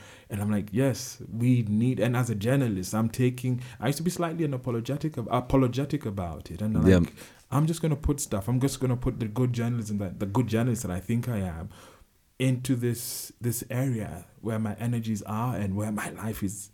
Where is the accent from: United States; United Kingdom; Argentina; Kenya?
Kenya; waking up Kenya to the reality that queer people are here and there's nothing you can do about it and we're as Kenyan as you are.